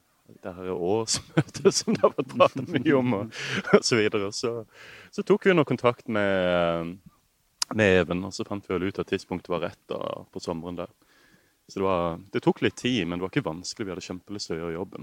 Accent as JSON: {"language": "Norwegian", "town": "Kristiansand", "region": "Agder", "country": "Norway", "tie": "born or raised there", "said": "Født og oppvokst et steinkast fra stadion, Freiersdalsveien 35."}